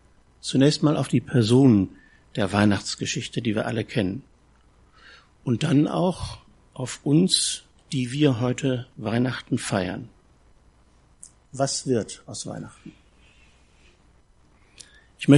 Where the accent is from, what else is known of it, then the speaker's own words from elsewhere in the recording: North Rhine-Westphalia, Germany; So sagt man in meiner Heimat im Ruhrgebiet, ne?